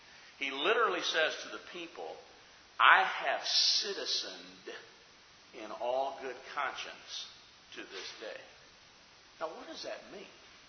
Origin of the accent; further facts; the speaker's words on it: United States; When I talk of myself as an American, and I thank God for being in this country